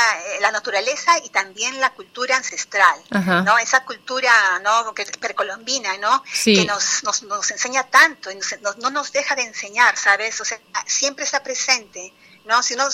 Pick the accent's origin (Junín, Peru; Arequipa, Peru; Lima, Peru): Lima, Peru; que soy de Lima, al igual que Sandra.